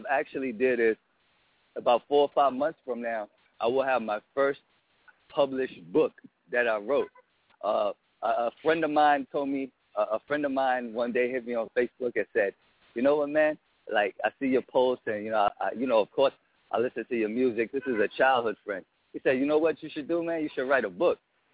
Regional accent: Brooklyn, New York, United States; Sure. I am originally from Brooklyn.

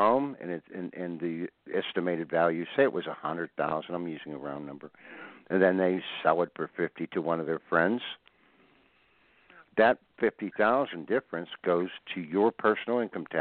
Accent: Pittsburgh, Pennsylvania, United States; from Pittsburgh, and all my people

